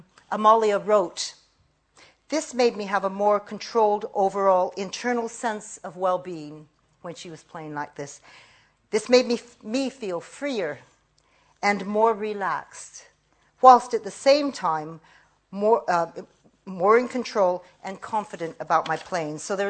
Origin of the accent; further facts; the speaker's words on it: United States; was very proud for the first time in my life when I heard this, to be Japanese. Because, you know, growing up in America, we were all meant to be the amazing melting pot.